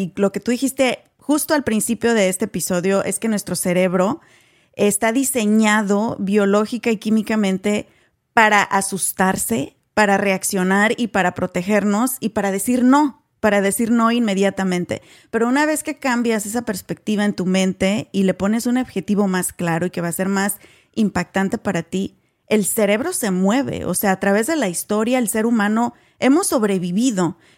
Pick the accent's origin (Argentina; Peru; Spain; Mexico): Mexico; nosotras venimos de México también